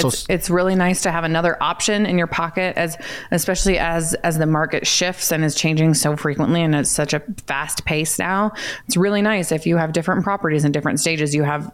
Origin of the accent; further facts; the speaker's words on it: Iowa, United States; now in Denver, United States; So like I said, I'm in Denver, but my family is all in Iowa. I'm originally from Iowa.